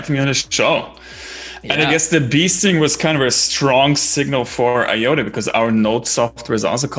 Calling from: Berlin, Germany; English is a second language; Yeah, I'm actually calling in from Berlin. So it's about 7 p.m. here.

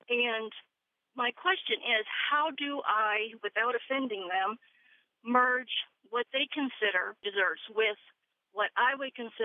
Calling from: Denver, Colorado, United States; I am calling from Denver, Colorado.

